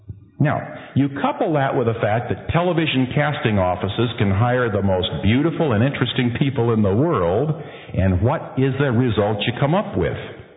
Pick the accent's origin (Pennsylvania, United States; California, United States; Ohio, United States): California, United States; Santa Monica; I was born in Santa Monica, right down there at the foot of Sunset Boulevard.